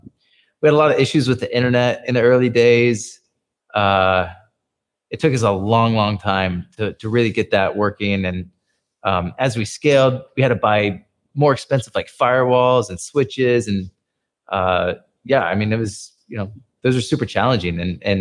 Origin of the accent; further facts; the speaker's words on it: San Francisco, California, United States; When Uber first came to the Philippines, nobody knew who they were. I was from San Francisco.